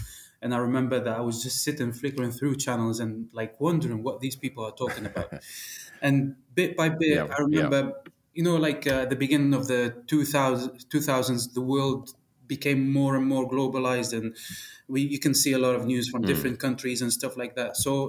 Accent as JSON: {"language": "English", "country": "Tunisia", "tie": "born there", "second_language": "English", "said": "I was born in Tunisia, so I didn't have the same exposure to people from other nationalities because, you know, Tunisia doesn't have a lot of metropolitan cities like London, Paris, etc."}